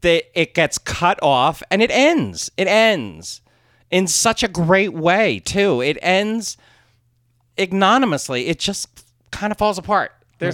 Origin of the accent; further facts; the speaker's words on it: Philadelphia, Pennsylvania, United States; accent: Philadelphia; I'm so aware of my Philadelphia accent that I have to be careful that I'm saying this correctly.